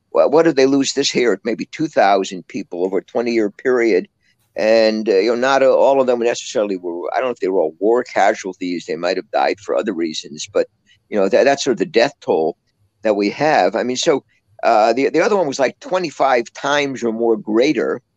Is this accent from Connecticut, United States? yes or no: yes; Connecticut, United States; at least where I grew up in Connecticut, as being all Catholic.